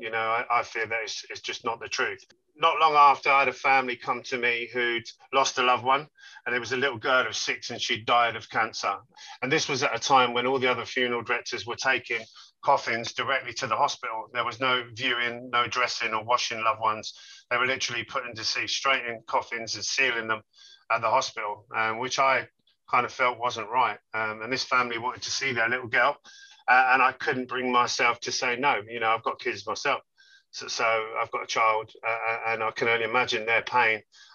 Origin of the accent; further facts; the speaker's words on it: Milton Keynes, South East England, United Kingdom; I would just say that I'm actually from Milton Keynes, which is like the next borough over.